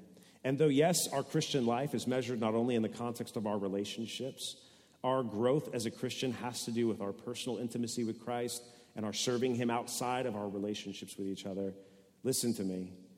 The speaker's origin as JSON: {"language": "English", "country": "United States", "said": "I'm an American. I don't belong to anyone."}